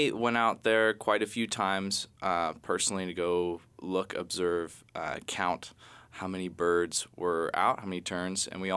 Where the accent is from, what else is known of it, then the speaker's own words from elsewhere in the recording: Juneau, Alaska, United States; I'm from here. I was born and raised here in Juneau.